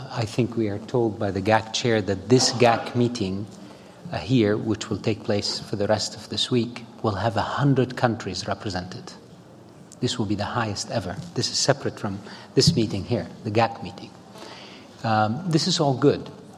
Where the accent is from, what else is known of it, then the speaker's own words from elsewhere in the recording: Beirut, Beirut Governorate, Lebanon; I grew up in Beirut where 18 religions broke this country and completely decimated it for decades.